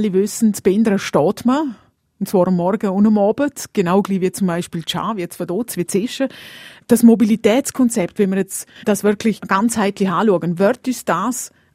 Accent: Liechtenstein; mir als Liechtensteiner nützt sie nichts

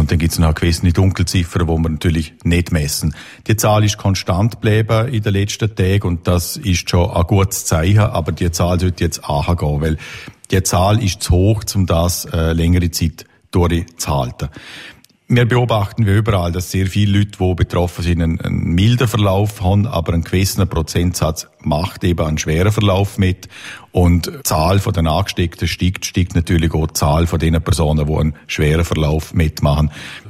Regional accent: Liechtenstein; die Intensivstationen, die wir als Liechtensteiner dann brauchen müssten, wenn es bei uns dann diesen Fall gibt.

